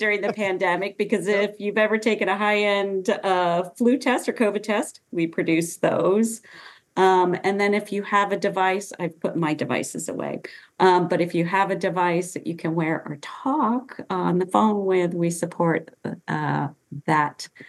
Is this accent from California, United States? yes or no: no; Vermont, United States; So I grew up in Vermont. It's an IBM town in small town Vermont.